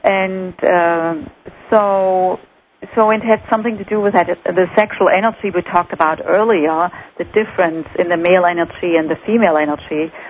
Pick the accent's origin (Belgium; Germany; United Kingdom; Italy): Germany; accent: German; English is a second language; moved away as an adult; now in United States; I grew up in Germany, as probably most of your listeners can detect by my accent. And so I came to this country when I was 29 years old.